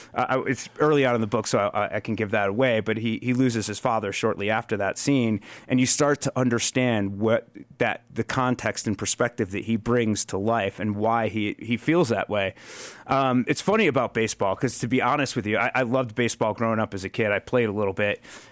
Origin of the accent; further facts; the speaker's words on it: Connecticut, United States; I grew up in Connecticut, and that's one of those details I did take from my own life and use for Jacob.